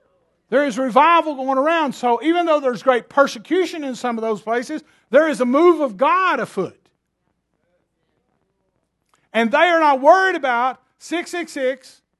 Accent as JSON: {"language": "English", "country": "United States", "said": "but I'm an American."}